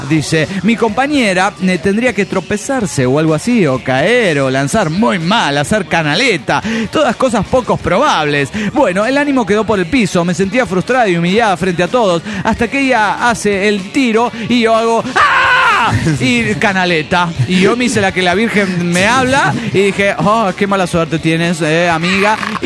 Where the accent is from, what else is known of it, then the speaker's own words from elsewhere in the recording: Santo Domingo, Oaxaca, Mexico; Esto Santo Domingo queda en Ingenio, Oaxaca.